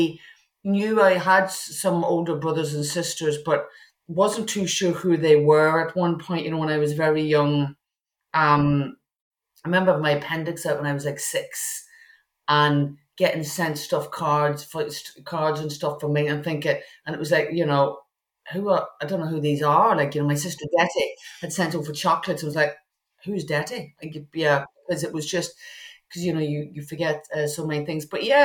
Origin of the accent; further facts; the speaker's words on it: Monaghan, Ulster, Ireland; now in England; I come originally from Monaghan in, obviously in Ireland. I was a family of 10 children, and I am number 9.